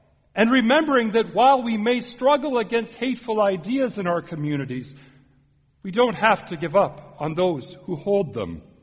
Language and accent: English; Fargo, North Dakota, United States; I started my clinical pastoral education at a nursing home in my hometown of Fargo, North Dakota